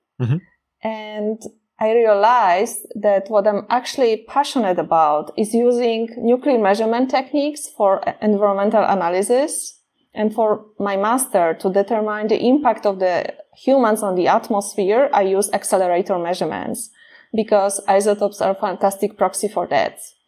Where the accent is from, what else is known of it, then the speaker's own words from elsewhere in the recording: Poland; because I come from Poland